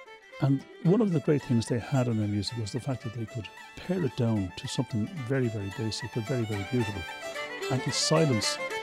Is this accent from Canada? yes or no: no; Dublin, Leinster, Ireland; I play the fiddle. I'm from Dublin.